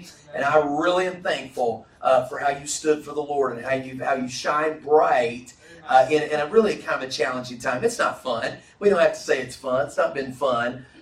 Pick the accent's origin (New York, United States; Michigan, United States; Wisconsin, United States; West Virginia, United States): West Virginia, United States; Man, go Mountaineers. I'm from West Virginia. I like it a lot.